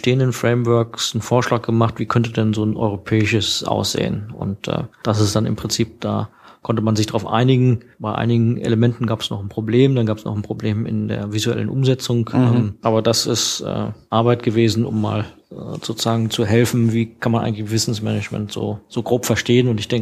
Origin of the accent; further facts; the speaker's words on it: Northern Germany, Germany; wie man bei uns in Norddeutschland sagt